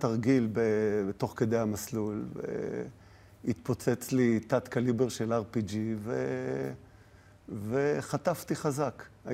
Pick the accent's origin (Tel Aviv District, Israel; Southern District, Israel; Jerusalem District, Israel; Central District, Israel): Jerusalem District, Israel; Jerusalem; למדתי בירושלים, זאת אומרת, אני במקור ירושלמי. למדתי תואר ראשון ושני בירושלים.